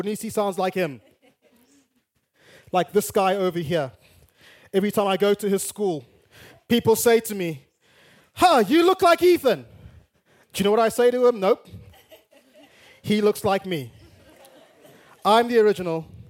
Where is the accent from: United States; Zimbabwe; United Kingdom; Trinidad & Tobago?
Zimbabwe; Bulawayo; I want to go back to my hometown of Bulawayo